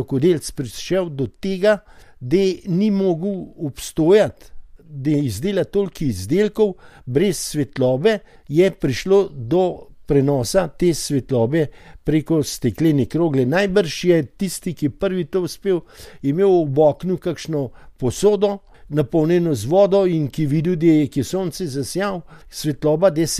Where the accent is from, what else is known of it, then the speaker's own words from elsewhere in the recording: Tržič, Upper Carniola, Slovenia; Je bil potrdilo, da sem iz Tržiča.